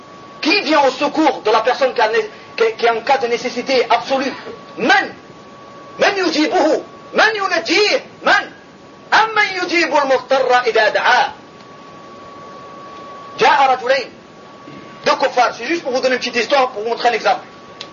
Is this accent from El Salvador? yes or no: no; Marseille, Provence-Alpes-Côte d'Azur, France; je suis marseillais en tout cas hein